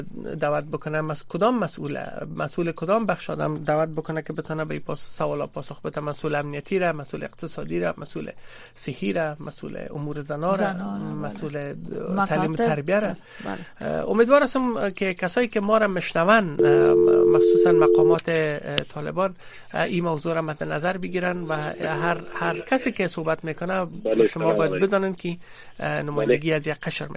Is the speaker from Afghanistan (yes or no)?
yes; Afghanistan; به عنوان یک افغان